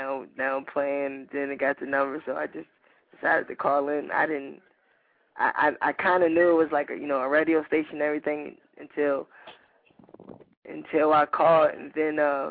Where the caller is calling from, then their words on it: Philadelphia, Pennsylvania, United States; I'm calling from West Philly.